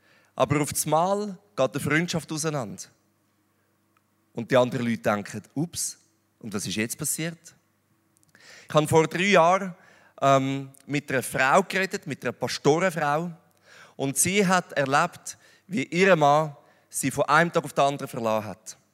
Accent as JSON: {"language": "German", "country": "Switzerland", "said": "in dem sind wir Schweizer eigentlich tendenziell sehr gut, nämlich im die perfekte Welt mimen."}